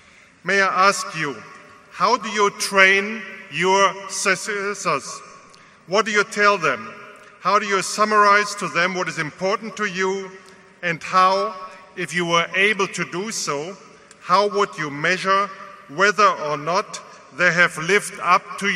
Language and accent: English; Bonn, North Rhine-Westphalia, Germany; English is a second language; you from the Midwest of Europe. … from Bonn, Germany.